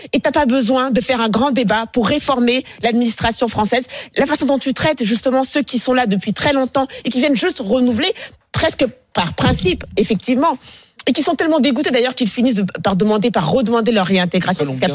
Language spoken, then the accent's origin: French; France; Moi, je suis française, je ne suis pas immigrée, mais on peut dire que je suis française de papier